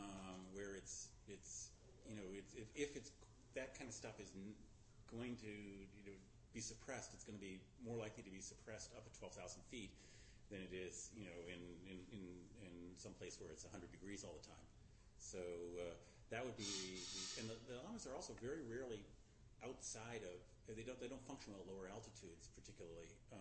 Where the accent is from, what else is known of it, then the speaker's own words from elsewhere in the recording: Pacific Northwest, United States; I grew up in the Northwest, and you know, we were always taught, you know, tall trees, silent, and so forth.